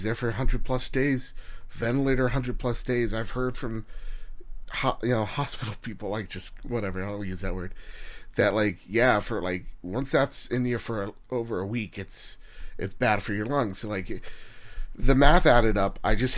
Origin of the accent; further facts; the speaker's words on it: New Jersey, United States; we're loud from New Jersey, right?